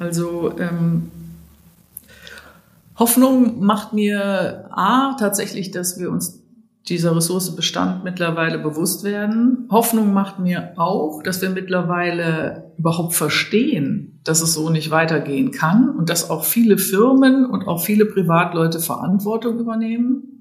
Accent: North Rhine-Westphalia, Germany; now in Cologne, Germany; Ich komme ja aus dem Ruhrgebiet.

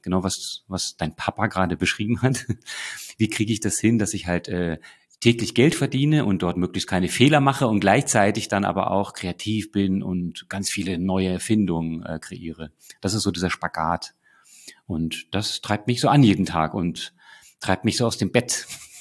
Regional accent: Northern Germany, Germany; Das sind so die Lernkurven als Norddeutscher.

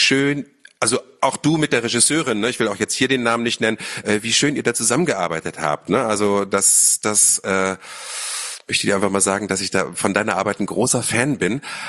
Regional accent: Lower Saxony, Germany; born or raised there; now in Berlin, Germany

